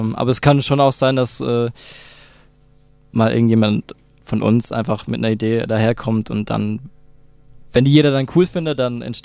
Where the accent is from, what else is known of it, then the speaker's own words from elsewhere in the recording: Balingen, Baden-Württemberg, Germany; Wir kommen nicht direkt aus Balingen, also wir kommen aus dem Raum Balingen.